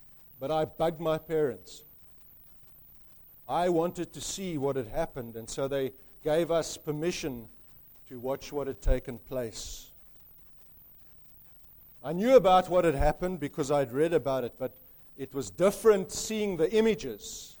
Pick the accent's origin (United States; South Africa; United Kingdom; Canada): South Africa; When I was a youngster growing up in South Africa, we didn't have television.